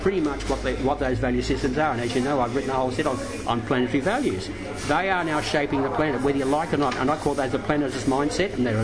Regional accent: Australia; being an Australian, so we don't cease to be Australians.

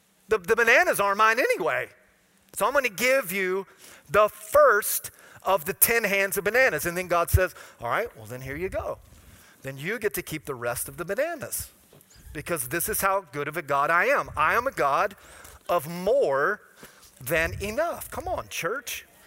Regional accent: Florida, United States; Now I'm from Florida. Come on, somebody.

